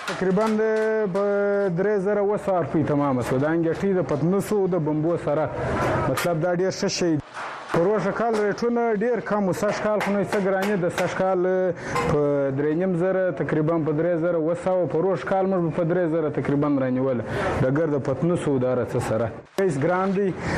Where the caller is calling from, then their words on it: Chaman, Balochistan, Pakistan; زه د چمن وسیدونکو يم.